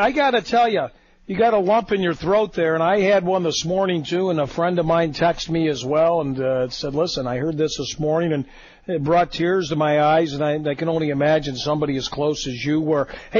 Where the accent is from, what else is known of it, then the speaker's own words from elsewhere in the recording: Toledo, United States; He knew I was from the Michigan area, the Toledo area